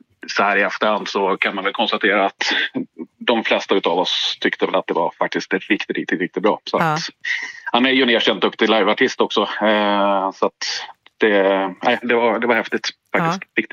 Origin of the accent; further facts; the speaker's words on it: Dalarna County, Sweden; now in Stockholm, Sweden; Jag kommer från Dalarna från början. Bor upp i, eller nere i Stockholm nu för tiden.